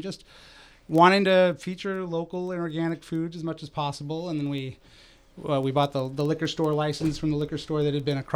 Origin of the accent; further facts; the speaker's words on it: Kent, Washington, United States; I grew up in Kent, Washington, where my dad was on the city council when I was in high school.